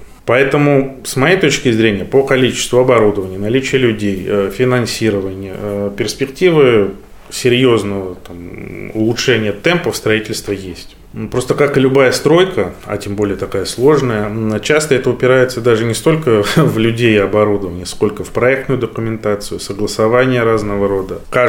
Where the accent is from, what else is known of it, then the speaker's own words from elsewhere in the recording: Saint Petersburg, Russia; Я, как коренной ленинградец-петербуржец, тоже с детства, еще с советских времен, помню